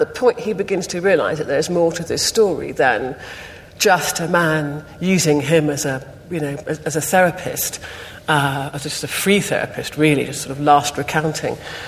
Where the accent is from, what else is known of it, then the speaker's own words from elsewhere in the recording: Sierra Leone; just because I came from Sierra Leone